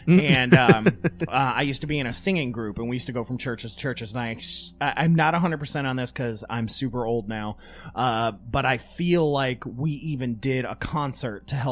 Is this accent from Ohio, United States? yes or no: yes; Toledo, Ohio, United States; I know people from my hometown of Toledo that have come down here to stay.